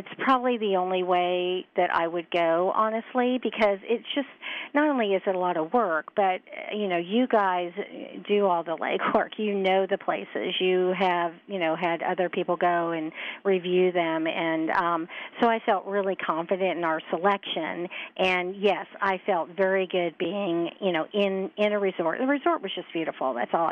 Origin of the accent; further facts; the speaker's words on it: East Coast, United States; We grew up on the East Coast.